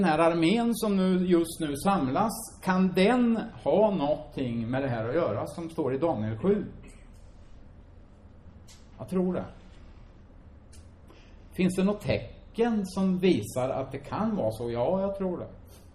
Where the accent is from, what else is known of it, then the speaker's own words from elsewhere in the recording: Finspång, Östergötland, Sweden; Men jag har tittat när jag föddes i gamla arkiv hemma i Finspång.